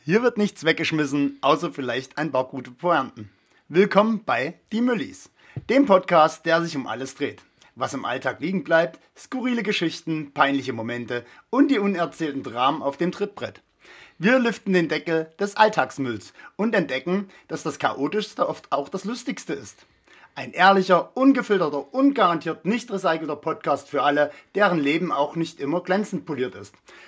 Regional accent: Saxony, Germany; wie gesagt. Ich bin aus der Nähe von Leipzig, aus Grostitz.

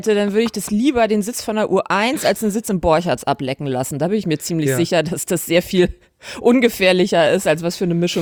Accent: Hamburg, Germany; Ich bin in Hamburg groß geworden

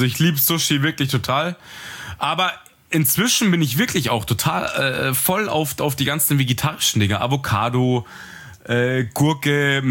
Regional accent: Munich, Bavaria, Germany; Ich bin Münchner

